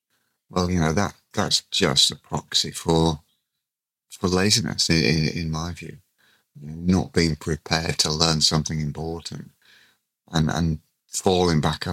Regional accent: Gibraltar; I've been asked in my home country of Gibraltar. I live in Gibraltar in the Mediterranean.

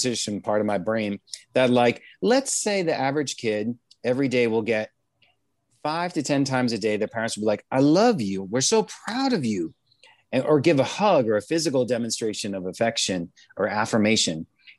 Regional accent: Boston, Massachusetts, United States; now in California, United States; I'm from Boston.

